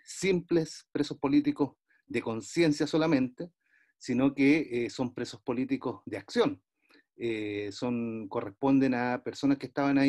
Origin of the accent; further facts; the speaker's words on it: Cabildo, Valparaíso, Chile; para tomar el bus hasta mi pueblo, que es Cabildo, aquí cerca en la Quinta Región